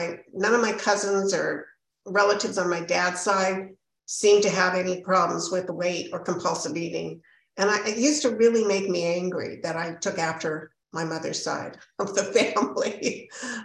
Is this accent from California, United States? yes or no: yes; Los Angeles, California, United States; As Joe said, I was originally from Los Angeles. I came into OA in Los Angeles. I wasn't born there, but I grew up in LA. And I come from a Jewish family.